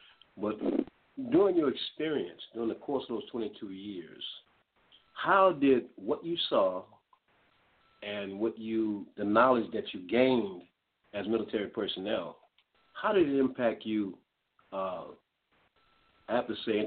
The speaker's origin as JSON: {"language": "English", "region": "the South", "country": "United States", "said": "I'm from the South, so you got to excuse me."}